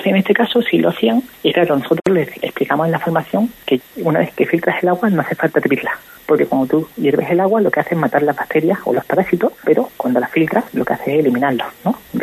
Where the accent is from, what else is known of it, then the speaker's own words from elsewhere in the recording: Málaga, Andalusia, Spain; Yo soy malagueño y no se siente igual.